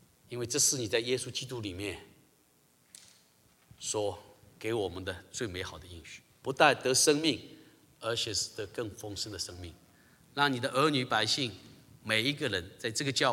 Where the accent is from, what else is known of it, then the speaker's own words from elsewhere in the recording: China; 最厉害的一样是我们中国人发明的